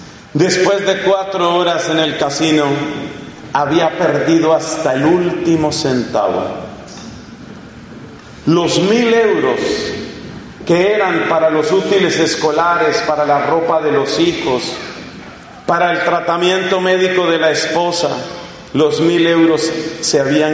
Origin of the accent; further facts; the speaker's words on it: Colombia; Y lo digo porque en mi país, dime si no conocemos de eso. Ay, Colombia querida, cómo ha sufrido.